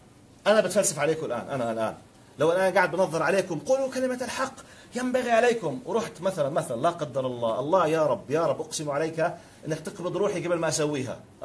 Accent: Jordan; ومعروف إني أنا من الأردن وبدرس كنت ماجستير تفسير وبكمل أديان

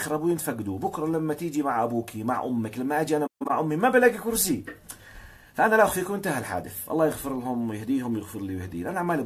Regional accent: Amman, Amman Governorate, Jordan; أنا ابن هالمجتمع، يعني أنا مش صغير، أنا عمري 50 سنة عدم مؤاخذة، أنا مولود في عمان وعايش في عمان في الأردن ومسافر ورايح جاي وزاير كذا

